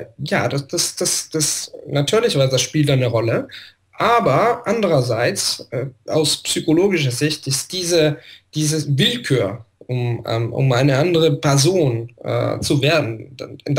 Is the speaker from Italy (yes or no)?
yes; Italy; die sind Italiener, ich bin auch Italiener